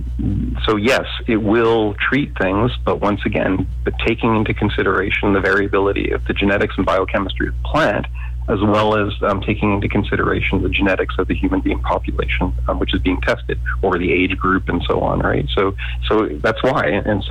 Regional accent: Canada; also born or lived in Germany; I'm Canadian. I lived in Germany, did my PhD there and so on, and stayed there.

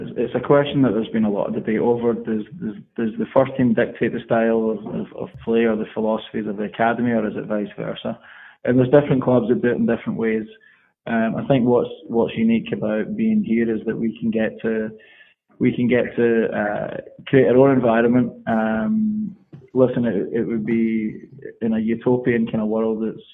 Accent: Glasgow, Scotland, United Kingdom; I grew up in Glasgow, Scotland.

